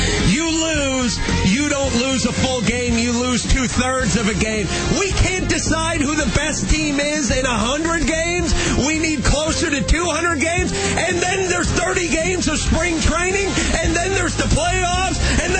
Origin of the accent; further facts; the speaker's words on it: United States; I'm an American.